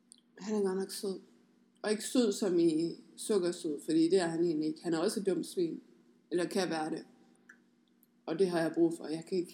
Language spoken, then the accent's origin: Danish; Jutland, Denmark; Hun er fra København, jeg er fra Jylland.